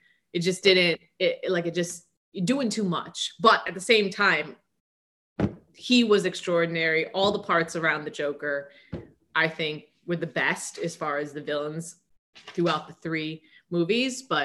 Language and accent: English; Midwest, United States; Big Ten, because I went to Northwestern and I'm from the Midwest, so I rep the Big Ten.